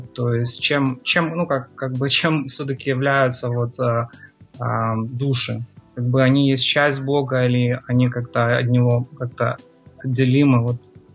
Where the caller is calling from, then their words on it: United States; сейчас я проживаю в Соединенных Штатах Америки.